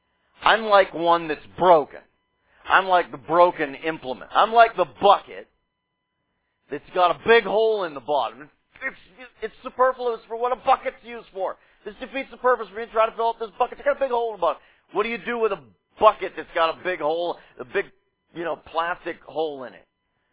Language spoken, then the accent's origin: English; United States; If I'm in the United States, I'm very confident because I'm American.